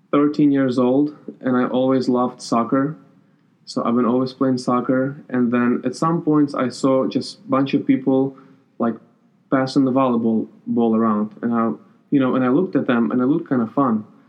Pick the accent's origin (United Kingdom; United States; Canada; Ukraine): Ukraine; My hometown has approximately a population of, I want to say, 66,000 people. It's in the middle of Ukraine, so it's really convenient to go to any part of Ukraine.